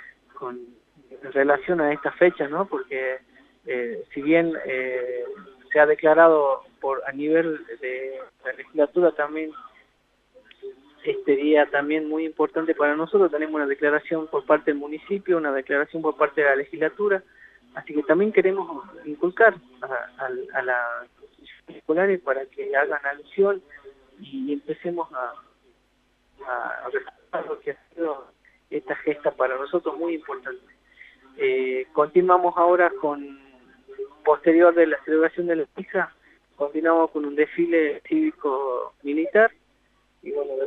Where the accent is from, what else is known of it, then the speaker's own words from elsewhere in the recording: Argentina; como todo argentino, decimos las Malvinas son argentinas